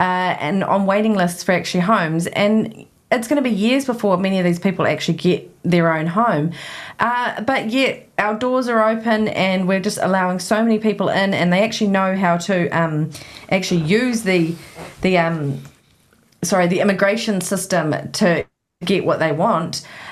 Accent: New Zealand; I am proud to be German, and I am proud of my German heritage. And yeah, I'm a Kiwi as well, but I actually like my European culture.

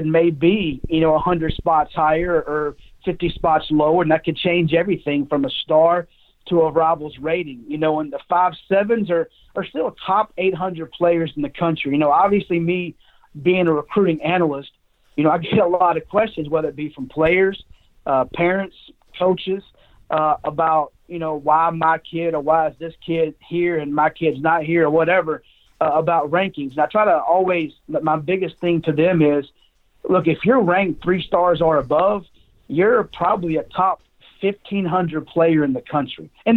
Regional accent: Georgia, United States; So I get to cover, you know, obviously my home state, Georgia

